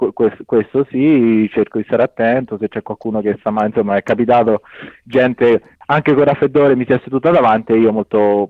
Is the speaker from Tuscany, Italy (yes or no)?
no; Rome, Lazio, Italy; Roma, vicino a Roma.